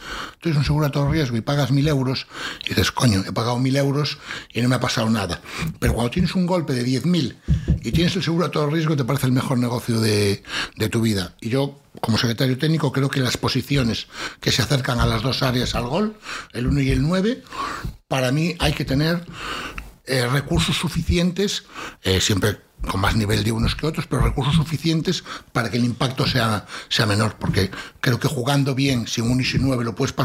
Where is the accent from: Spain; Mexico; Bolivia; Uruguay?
Spain; Galicia; como buen gallego soy muy de meigas, muy de rutinas, muy de tal